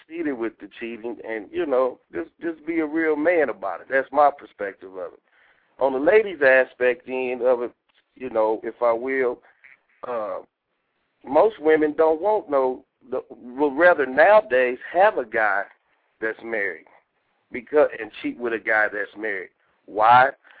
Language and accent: English; Midwest, United States; I'm from the Midwest.